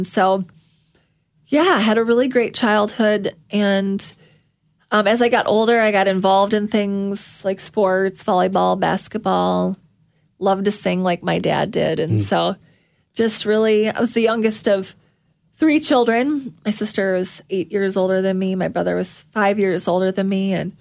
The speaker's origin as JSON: {"language": "English", "town": "Ellsworth", "region": "Wisconsin", "country": "United States", "tie": "born or raised there", "said": "I grew up in Ellsworth, Wisconsin, in a small town in rural Wisconsin. Cheese curds is our claim to fame in Ellsworth."}